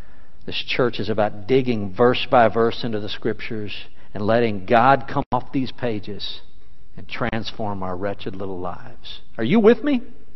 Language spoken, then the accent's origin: English; Houston, Texas, United States; born there; I was born in Herman Hospital in Houston, Texas.